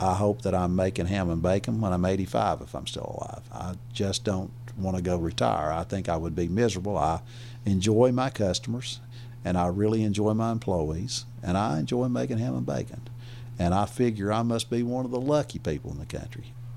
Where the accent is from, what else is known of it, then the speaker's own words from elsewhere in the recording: Virginia, United States; born there; I was born over in Scott County, Virginia, just about 3 hours from where we're sitting here in Madisonville.